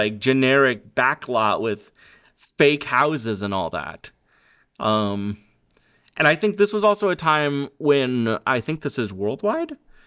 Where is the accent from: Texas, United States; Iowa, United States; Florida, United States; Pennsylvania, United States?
Iowa, United States; so I'm originally from Iowa.